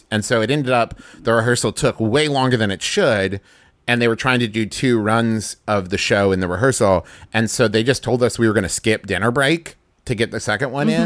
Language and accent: English; Huntington, West Virginia, United States; I grew up in Huntington, West Virginia.